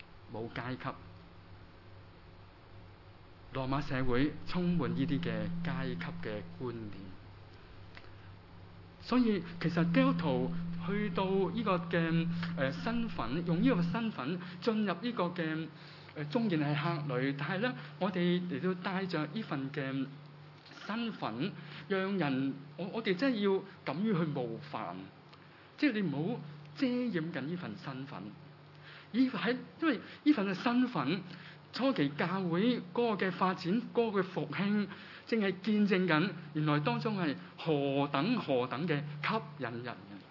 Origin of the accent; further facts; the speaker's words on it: Kaiping, Guangdong, China; 原來開平係點解會有好多碉堡咧？因為嗰度係盜賊同埋好多海盜嘅地方，即係我家鄉原來咁嘅名聲。